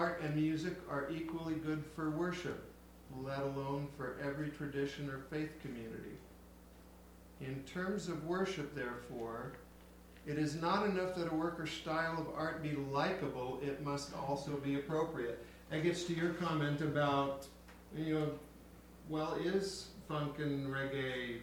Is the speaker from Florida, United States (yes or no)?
no; California, United States; And I come from Los Angeles County.